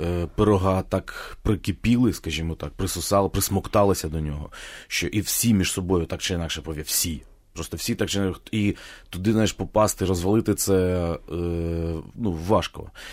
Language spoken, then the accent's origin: Ukrainian; Kharkiv, Kharkiv Oblast, Ukraine; а ми ж харків'яни, ми ж вперті, ми ж з Салтавки.